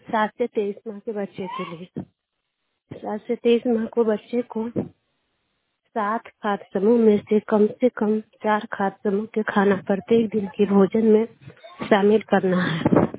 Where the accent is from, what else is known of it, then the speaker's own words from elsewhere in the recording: Hisua, Bihar, India; मैं हिसुआ से हूँ।